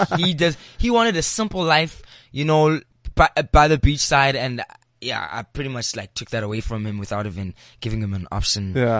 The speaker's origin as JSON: {"language": "English", "region": "Eastern Cape", "country": "South Africa", "tie": "born or raised there", "said": "It's going to be Cape Town, although I grew up in the Eastern Cape"}